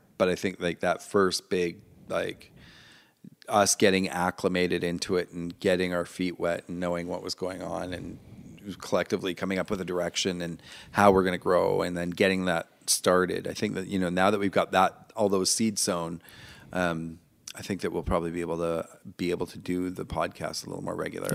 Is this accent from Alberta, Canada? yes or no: no; Victoria, British Columbia, Canada; also born or lived in Vancouver; I moved back down to Victoria for a little while when I was like early 20s. And I was from Victoria. And when I moved to, I lived in Vancouver for a few years previous to that.